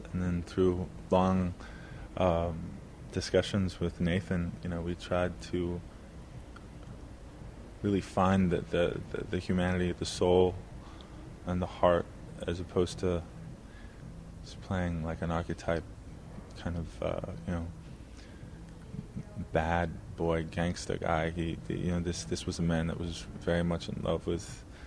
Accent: Thunder Bay, Ontario, Canada; Cause I am from Thunder Bay, so I was born and raised there.

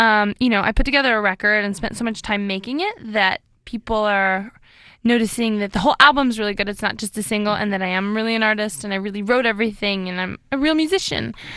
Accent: Nashville, Tennessee, United States; and that's just what I did for fun, and that's kind of how I was raised in Nashville.

